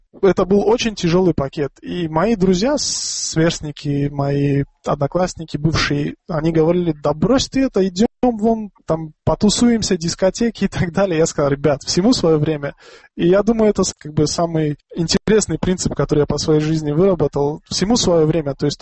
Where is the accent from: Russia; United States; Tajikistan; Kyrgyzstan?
Tajikistan; я, будучи из Таджикистана, могу делать какие-то интересные вещи